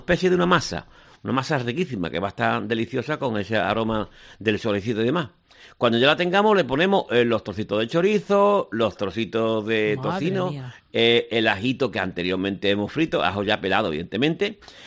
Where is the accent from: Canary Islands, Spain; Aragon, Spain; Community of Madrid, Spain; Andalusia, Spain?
Andalusia, Spain; San Fernando; Alejo Doherty, que es paisano nuestro de San Fernando